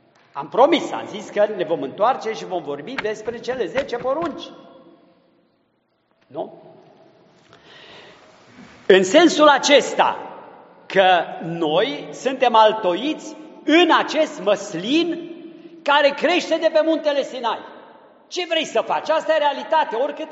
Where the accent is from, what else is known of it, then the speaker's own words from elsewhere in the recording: Romania; ca români, că suntem creștini de la început